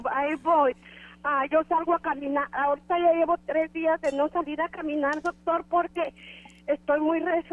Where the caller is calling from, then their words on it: Oklahoma City, Oklahoma, United States; Yo soy la señora de Oklahoma City.